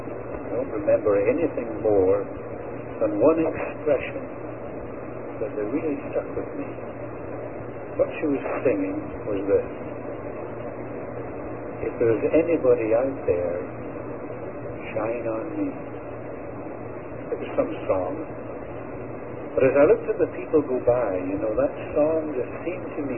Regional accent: Scotland, United Kingdom; I guess because I'm a Scot, I don't look at the windows.

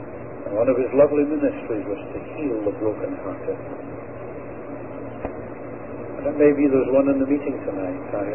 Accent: Scotland, United Kingdom; I guess because I'm a Scot, I don't look at the windows.

